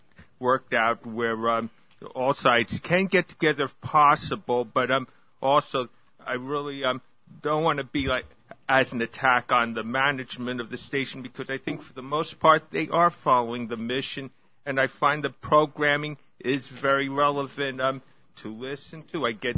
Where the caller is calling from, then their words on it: New Jersey, United States; I'm a listener from New Jersey.